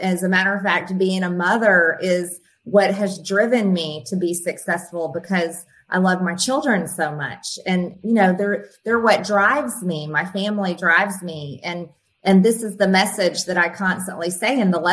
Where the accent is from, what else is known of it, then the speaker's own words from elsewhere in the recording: United States; And I defy their narrative as an American woman.